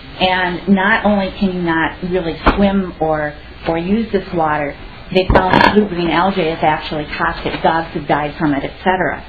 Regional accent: Minnesota, United States; now in Plymouth, United States; I grew up on Leech Lake and currently live on Medicine Lake in the city of Plymouth in the metro area

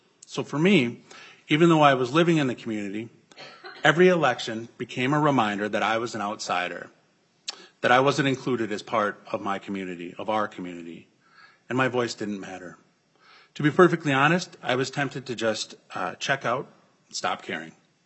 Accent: Owatonna, Minnesota, United States; I'm from Owatonna, and in my 20s, I made choices that I'm not proud

